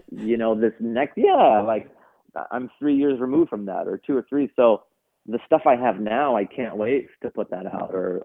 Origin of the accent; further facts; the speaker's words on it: Seattle, Washington, United States; born there; because, you know, I was born in Seattle, right? I'm very American, but that's also part of my identity as well. Like, my parents are from Afghanistan, so I have a unique perspective